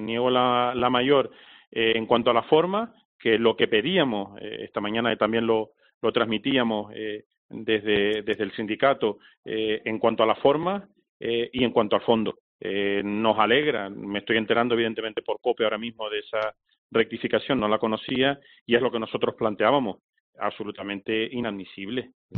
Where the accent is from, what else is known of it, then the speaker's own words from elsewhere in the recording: Canary Islands, Spain; como canarios que somos